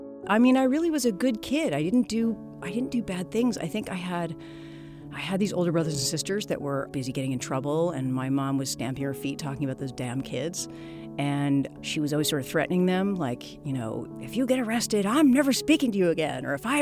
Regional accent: Los Angeles, California, United States; I grew up in Los Angeles, and I'm the last of four children.

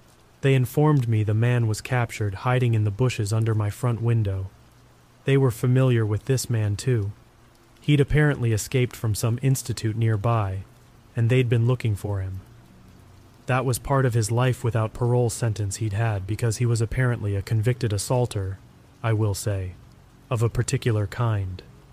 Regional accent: Coventry, West Midlands, United Kingdom; I was born in Edgewick, an area in the English city of Coventry, and I grew up in the 1970s.

